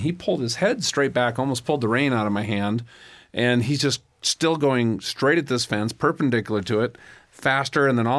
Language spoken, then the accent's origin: English; Minnesota, United States; I grew up in Minnesota, and we'd done a number of, trail rides